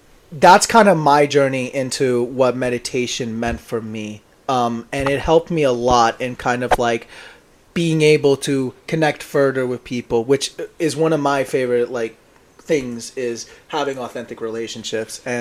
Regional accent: Forest Hills, New York, United States; now in Feasterville, United States; I'm 20 years old. I'm originally from Forest Hills, Queens. Now I live right over here around Feasterville, Pennsylvania.

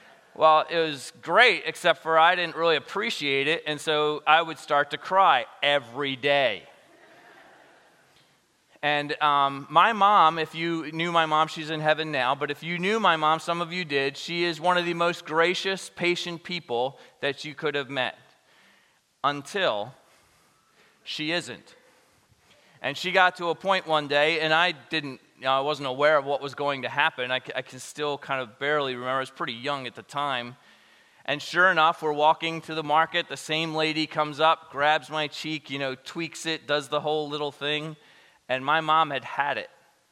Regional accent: Thailand; I grew up in Thailand. My parents were missionaries there.

